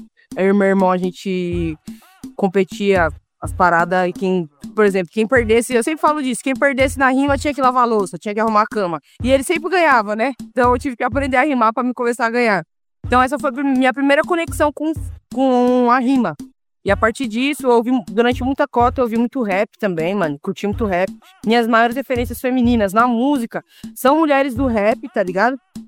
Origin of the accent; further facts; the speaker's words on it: Taboão da Serra, São Paulo, Brazil; TDS é de Taboão da Serra, onde eu fui nascida e criada. Vivi minha infância inteira no Taboão.